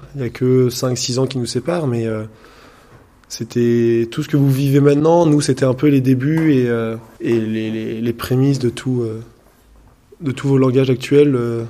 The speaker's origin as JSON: {"language": "French", "town": "Concarneau", "region": "Brittany", "country": "France", "said": "j'ai 22 ans, je viens de Concarneau"}